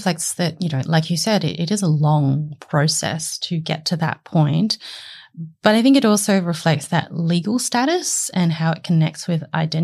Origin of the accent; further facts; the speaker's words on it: Lane Cove, New South Wales, Australia; Like, I grew up in Lane Cove, which in the 90s was not very diverse for Chinese Australians at all either.